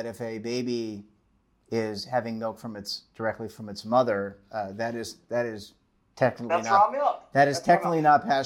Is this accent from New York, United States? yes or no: no; Baltimore, Maryland, United States; I'm from Baltimore, grew up, born and raised.